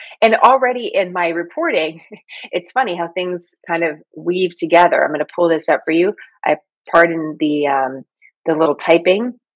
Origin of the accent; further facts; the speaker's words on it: San Francisco, California, United States; now in New York City, United States; for somebody who, like myself, was born and raised in San Francisco, I didn't grow up around hunting culture, moved to New York City.